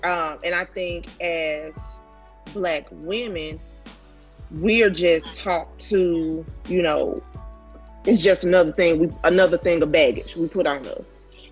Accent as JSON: {"language": "English", "region": "Mississippi", "country": "United States", "tie": "born or raised there", "said": "I think a lot of that comes from by me being born and raised in the Mississippi Delta."}